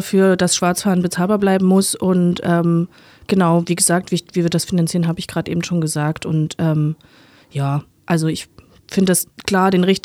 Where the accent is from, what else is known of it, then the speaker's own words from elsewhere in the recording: Berlin, Germany; Ich komme selber aus Berlin.